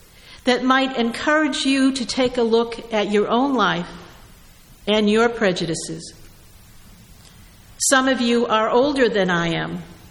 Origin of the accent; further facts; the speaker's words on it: New England, United States; After all, I came from New England, where we are enlightened